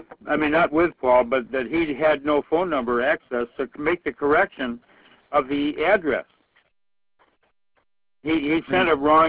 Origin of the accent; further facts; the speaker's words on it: East Lansing, Michigan, United States; born there; also born or lived in Boston, United States; Yeah, I was born in East Lansing.